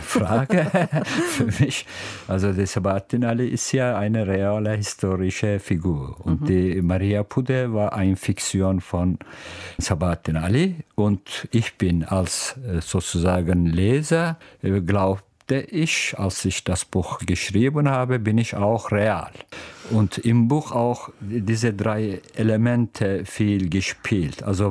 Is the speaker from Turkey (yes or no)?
yes; Turkey; German is a second language; moved away as an adult; now in Germany; Ja, Anfang 90er Jahre bin ich in Deutschland gekommen als Flüchtlinge und mit einer Gewalterfahrung.